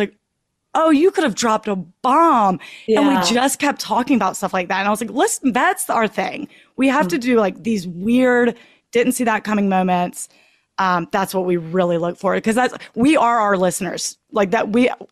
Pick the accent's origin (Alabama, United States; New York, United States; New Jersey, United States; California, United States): Alabama, United States; Birmingham; accent: Southern; Birmingham, Alabama.